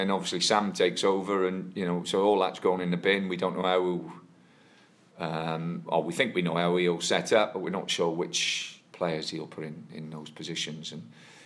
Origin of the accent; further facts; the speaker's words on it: Wales, United Kingdom; being a Welshman